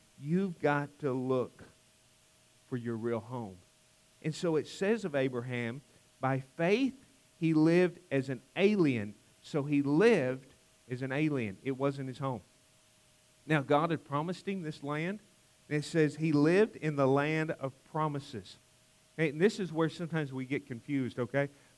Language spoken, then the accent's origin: English; the South, United States; Tried to explain to them that I was from the South. But they didn't understand that. I was just the Yank.